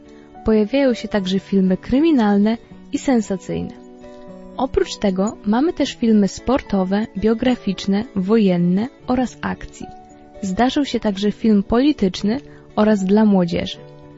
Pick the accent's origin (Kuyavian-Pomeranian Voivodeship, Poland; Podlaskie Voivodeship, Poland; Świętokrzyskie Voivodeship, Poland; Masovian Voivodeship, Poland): Podlaskie Voivodeship, Poland; Sama pochodzę z małego podlaskiego miasteczka